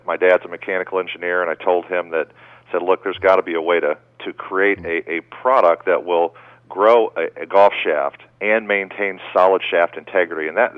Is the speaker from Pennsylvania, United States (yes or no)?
no; Missouri, United States; I'm a Midwesterner, so to speak. I grew up in a small town in Missouri